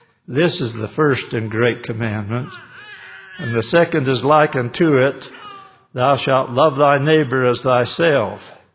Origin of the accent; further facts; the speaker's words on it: Blanding, Utah, United States; I heard that there was going to be a basketball tournament down in my hometown, Blanding, Utah.